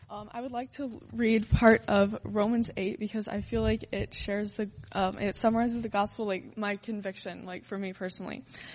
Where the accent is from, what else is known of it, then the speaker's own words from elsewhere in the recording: Houston, Texas, United States; born there; I was born in Houston, Texas. I am so grateful that God allowed me to be raised in a Christian home.